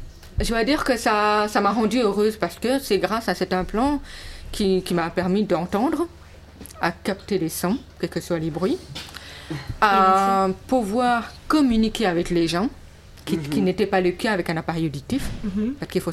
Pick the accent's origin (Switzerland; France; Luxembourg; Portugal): Luxembourg; Je viens du Grand-Duché de Luxembourg. J'ai été adoptée et je suis sourde